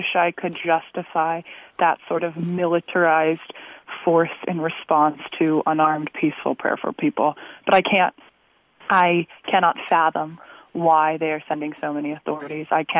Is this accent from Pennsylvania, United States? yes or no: no; California, United States; I'm born and raised in Marin County.